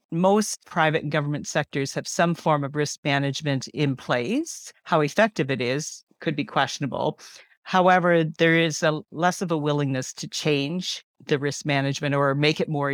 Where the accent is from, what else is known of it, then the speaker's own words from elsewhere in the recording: Ontario, Canada; I'm from Canada. So I live in St. Mary's, which is a small town in southwestern Ontario. We're about 2 hours west of Toronto